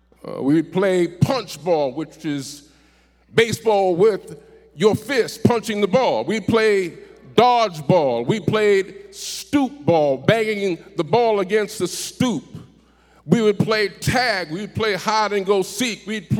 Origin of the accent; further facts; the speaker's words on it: New York City, New York, United States; As a child growing up in New York City, at the time that I was growing up, we didn't have any computers, we didn't have any smartphones